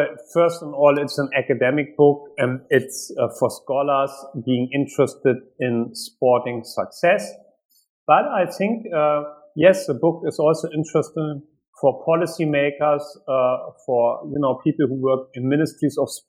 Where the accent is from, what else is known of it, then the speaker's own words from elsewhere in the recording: Germany; I grew up in Germany, in West Germany